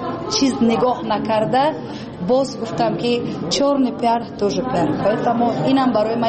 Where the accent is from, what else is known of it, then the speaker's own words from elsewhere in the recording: Tajikistan; ما روس نیستیم، ما تاجیک هستیم.